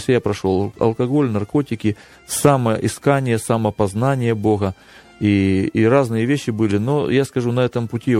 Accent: Zaporizhzhia, Zaporizhzhia Oblast, Ukraine; Просто это было в Запорожье, я сам из Запорожья.

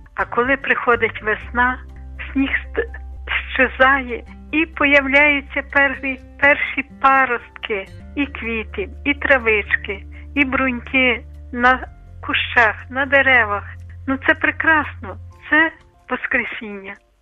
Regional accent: Lviv Oblast, Ukraine; born there; я народилася на Бродівщині, і ми ходили до лісу, далеко в ліс ходили, по ті підсніжники.

